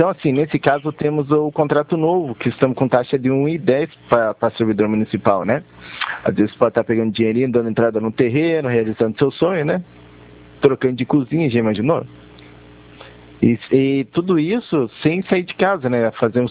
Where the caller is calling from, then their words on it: Curitiba, Paraná, Brazil; Aqui de Curitiba.